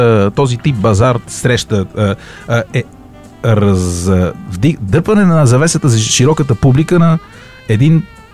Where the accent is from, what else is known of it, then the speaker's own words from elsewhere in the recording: Sofia, Sofia City, Bulgaria; Е, бати, аз съм от София.